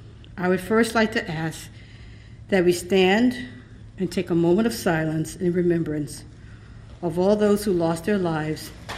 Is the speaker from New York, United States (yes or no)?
yes; New York, United States; It was both my duty and responsibility as an American and a New York native to be able to join others on the commission